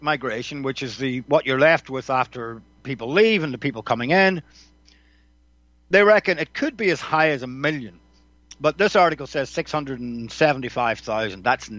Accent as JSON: {"language": "English", "region": "Northern Ireland", "country": "United Kingdom", "tie": "born or raised there", "said": "I grew up in Northern Ireland on the nationalist side. I never hated British people. Obviously, I've got family who are English. But growing up with the war going on in Northern Ireland"}